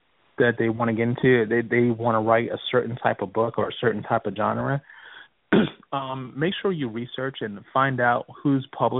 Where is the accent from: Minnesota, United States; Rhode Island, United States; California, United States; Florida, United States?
Florida, United States; also born or lived in New York; now in Atlanta, United States; My parents are Jamaican. That's kind of random. My mom and dad are from Jamaica. I was born in New York and raised in Florida.